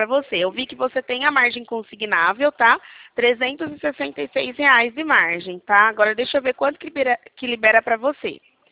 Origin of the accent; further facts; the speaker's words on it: Araras, São Paulo, Brazil; Eu sou de Araras, é São Paulo, nosso estado.